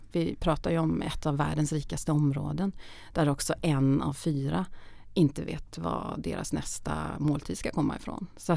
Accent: Myresjö, Jönköping County, Sweden; also born or lived in Köping; Jag växte upp i Myresjö, som låg mitt i bibelbältet. I en liten by som... säger man by? Det var 600 personer.

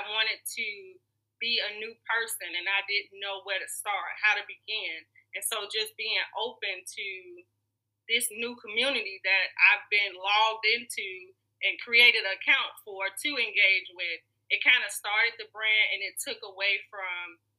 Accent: Chicago, Illinois, United States; now in New Orleans, United States; Chicago, the illustrious Chicago, Illinois.

